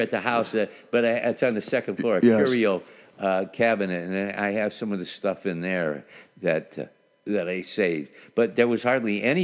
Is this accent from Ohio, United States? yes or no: yes; Toledo, Ohio, United States; Well, I am from Toledo.